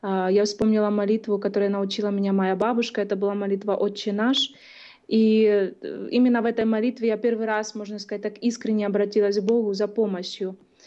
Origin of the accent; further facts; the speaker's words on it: Zaporizhzhia, Zaporizhzhia Oblast, Ukraine; moved away as an adult; now in United States; Я выросла в семье, которая не практиковала христианство. Родилась в Украине, в городе Запорожье, в очень простой семье. И произошло так в моей жизни, что в 18 лет я получила такую возможность, выиграла грин-карту, уехала в Соединенные Штаты.